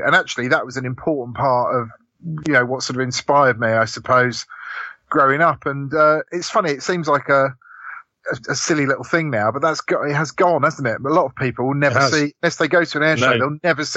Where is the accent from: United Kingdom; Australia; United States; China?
United Kingdom; East of England; When I was growing up, I grew up in Hertfordshire, so we didn't really have any military aviation.